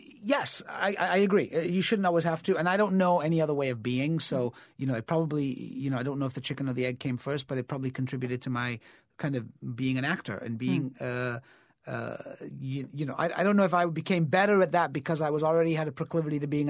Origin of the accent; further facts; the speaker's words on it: England, United Kingdom; as an immigrant kid, you living in a world that is favors, you know, and I grew up in England